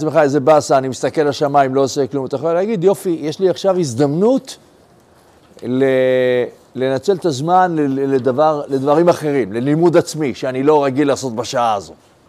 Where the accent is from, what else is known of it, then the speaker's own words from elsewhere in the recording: Jerusalem, Jerusalem District, Israel; אני גדלתי בשכונה מאוד מאוד ענייה בירושלים